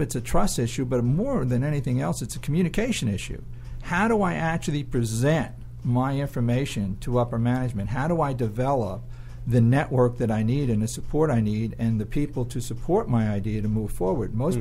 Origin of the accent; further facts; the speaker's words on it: New York City, New York, United States; also born or lived in Vermont; now in Atlanta, United States; No, can't tell by my accent. Everybody else says New York City.